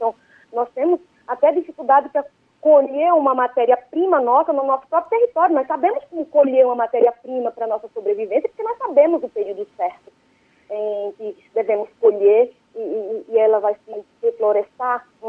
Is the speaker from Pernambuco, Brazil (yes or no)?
yes; Pernambuco, Brazil; na minha terra Pancará, em Pernambuco